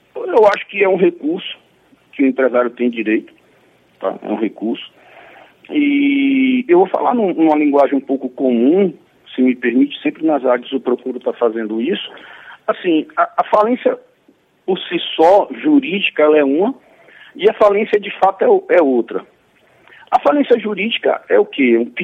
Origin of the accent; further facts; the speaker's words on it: Bahia, Brazil; Eu sou baiano, mas amo a Bahia e amo esse Rio de Janeiro demais.